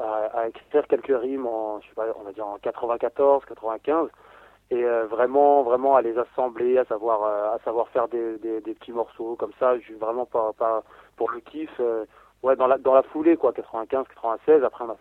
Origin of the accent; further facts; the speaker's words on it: Noisy-le-Sec, Île-de-France, France; Ouais, voilà, on est originaire de Noisy-le-Sec, en Seine-Saint-Denis.